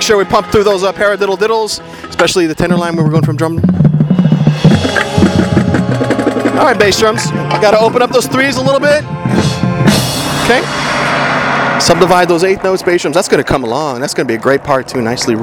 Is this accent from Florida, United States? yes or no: yes; Boca Raton, Florida, United States; Your percussion adjudicator, I am from Boca Raton, Florida.